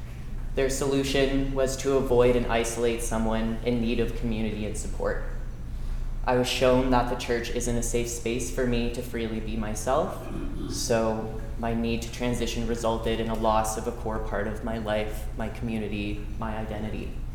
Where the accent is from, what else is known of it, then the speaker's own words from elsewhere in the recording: Alberta, Canada; I grew up in Alberta, and I attended the Latin Mass, and I sang as a soprano in their choir in my teens and early university